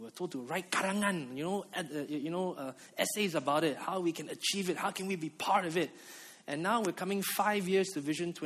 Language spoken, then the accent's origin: English; Malaysia; I said, I'm from Malaysia.